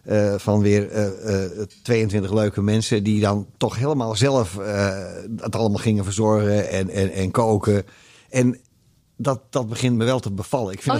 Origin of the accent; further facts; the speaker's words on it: Leeuwarden, Friesland, Netherlands; Ze komt zelfs uit Leeuwarden, waar ik vandaan kom.